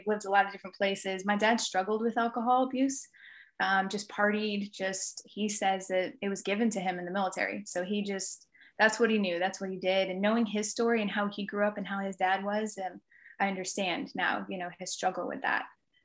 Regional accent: Fort Bliss, Texas, United States; born there; I was born actually in Fort Bliss, Texas. So I've been all over the place.

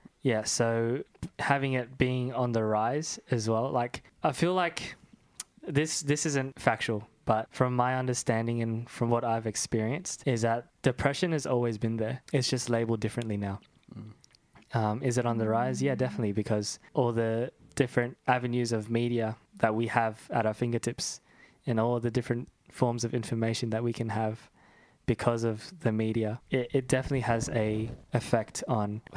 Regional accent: Philippines; being Asian, being Filipino

